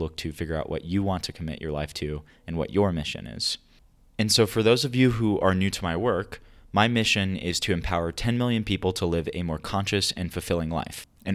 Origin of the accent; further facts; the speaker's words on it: Orlando, Florida, United States; I grew up in poverty in Orlando